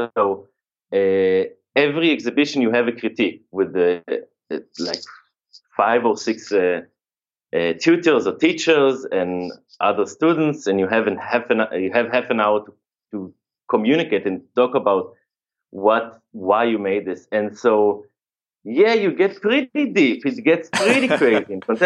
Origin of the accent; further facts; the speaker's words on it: Jerusalem, Jerusalem District, Israel; now in Berlin, Germany; From Jerusalem.